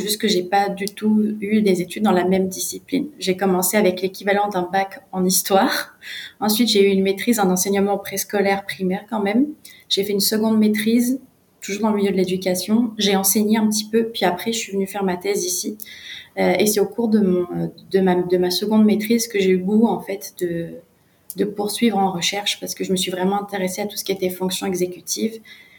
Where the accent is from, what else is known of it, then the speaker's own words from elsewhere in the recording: France; moved away as an adult; Moi, je viens de France, donc je suis étudiante internationale ici.